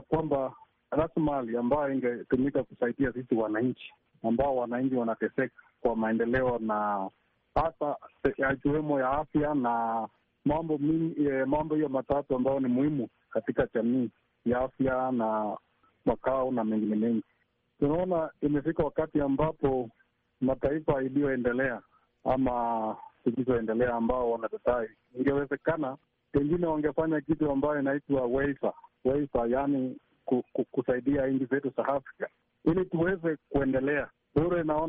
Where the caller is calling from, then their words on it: Eldoret, Uasin Gishu County, Kenya; natoka katika Eldoret, Kenya.